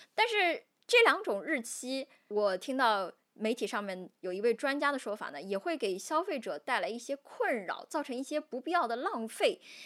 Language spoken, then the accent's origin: Chinese; China; 还有就是我们中国人很爱用的香菜。